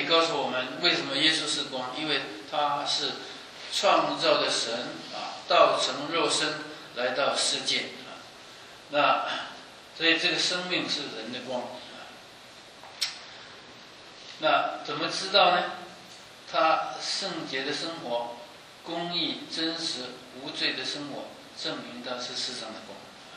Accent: China; 我们这是东方人来的，我们是中国人啊

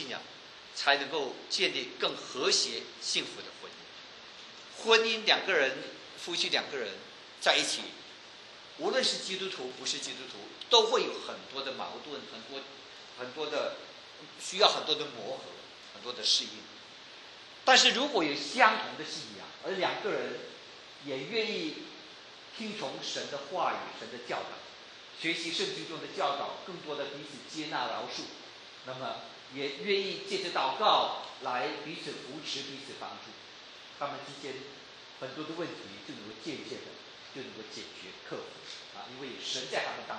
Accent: China; 所以人，我们中国人听到这句话，有的人就哇，做父母的听到的时候他就，我有没有听错？

